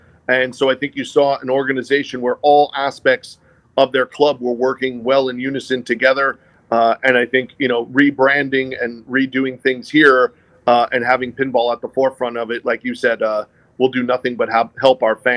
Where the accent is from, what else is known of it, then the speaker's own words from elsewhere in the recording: Canada; as a Canadian is an exciting opportunity and idea